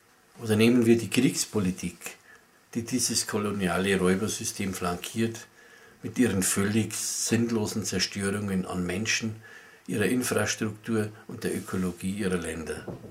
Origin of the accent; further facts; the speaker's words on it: Bavaria, Germany; die Bayerische Donau, also meine Heimat. Die Bayerische Donau zwischen Regensburg und Passau